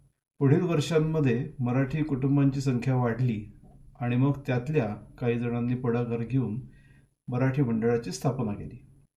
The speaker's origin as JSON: {"language": "Marathi", "town": "Pune", "region": "Maharashtra", "country": "India", "tie": "born or raised there", "moved": "as an adult", "lives_now": "Switzerland", "said": "मी मूळचा पुण्याचा, स्वित्झर्लंडमध्ये येऊन मला आता 24 वर्ष होऊन गेली आहेत। शाळेपासून इंजिनिअरिंगपर्यंतचं पूर्ण शिक्षण मी पुण्यातच घेतलं।"}